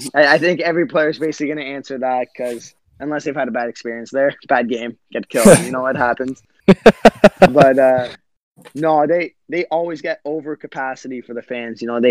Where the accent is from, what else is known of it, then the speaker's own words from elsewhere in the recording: Ottawa, Ontario, Canada; but the fact that I've been like this long in Ottawa without getting dealt and actually playing in my hometown and starting games as a goalie